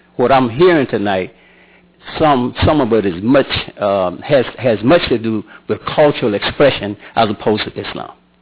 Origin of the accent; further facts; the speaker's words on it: United States; And also, I'm an American. I feel the hurt of the American people